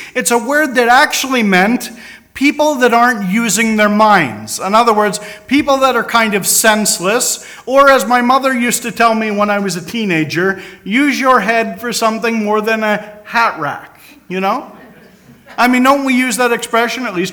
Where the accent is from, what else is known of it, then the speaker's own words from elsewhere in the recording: Pennsylvania, United States; Today in my home state of Pennsylvania, some student went into a high school and cut a number of other fellow students with a knife.